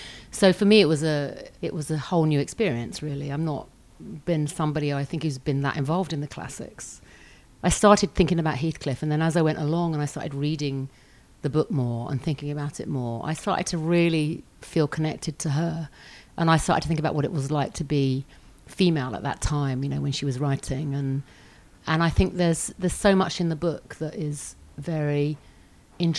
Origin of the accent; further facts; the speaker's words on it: South of England, United Kingdom; I grew up in the South, but... I've always been one of those kids who roamed.